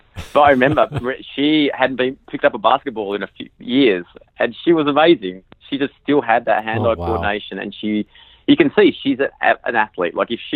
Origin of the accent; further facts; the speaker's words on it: Australia; I've been growing up in Australia, sports just a way of life there.